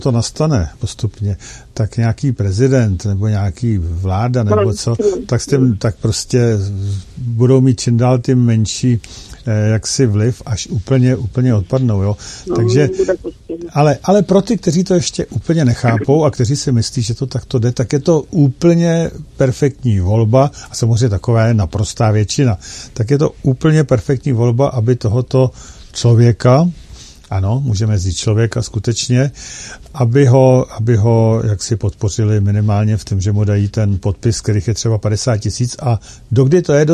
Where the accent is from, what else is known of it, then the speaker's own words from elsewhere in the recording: Plzeň, Plzeň Region, Czechia; jsme tady všichni z Plzně